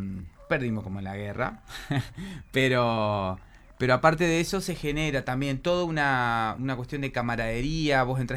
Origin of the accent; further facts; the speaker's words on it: Paysandú, Uruguay; Yo recuerdo, por ejemplo, de estar de niño jugando en Paysandú.